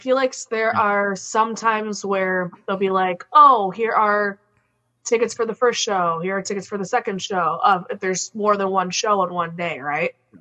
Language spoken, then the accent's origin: English; Chicago, Illinois, United States; I gotta watch I say that I'm from Chicago.